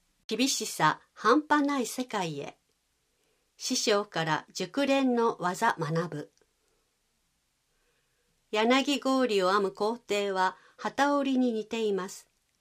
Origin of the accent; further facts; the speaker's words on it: Neyagawa, Osaka, Japan; 生まれ育った寝屋川市は僕にとって特別感のある町です。